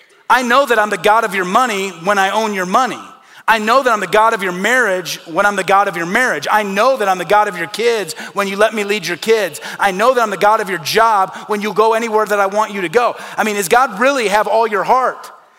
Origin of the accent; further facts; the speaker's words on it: Midwest, United States; growing up in the Midwest, about every third person is Roman Catholic.